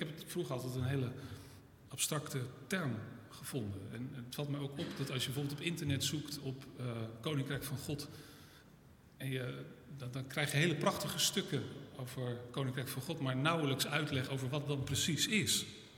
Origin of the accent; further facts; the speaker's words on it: Netherlands; die wetten die Willem-Alexander ondertekent, daar heb ik als Nederlander rekening mee te houden.